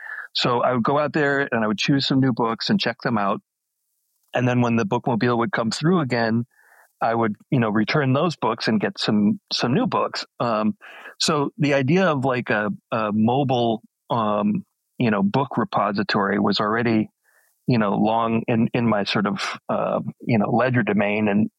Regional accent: Madison, Wisconsin, United States; And I grew up in Wisconsin, which is in Madison, which is a university town.

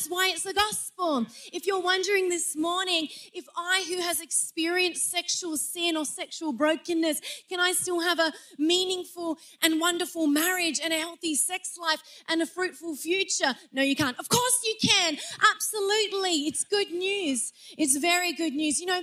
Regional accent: Byron Bay, New South Wales, Australia; I love a good heckle because I'm from Byron Bay. We just love a good heckle.

